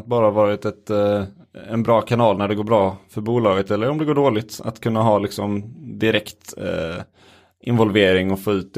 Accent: Helsingborg, Skåne, Sweden; det var ju då hemma i Helsingborg där vi gick i gymnasiet

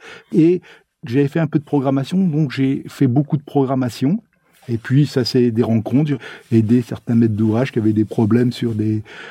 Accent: Blois, Centre-Val de Loire, France; Donc, j'étais originaire de Blois. J'ai fait mon diplôme sur Blois.

